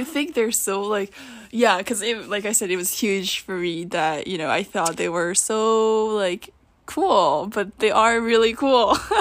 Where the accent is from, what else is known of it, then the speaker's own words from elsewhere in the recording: Japan; I feel like me growing up in Japan as a Japanese person without any influences of like foreign culture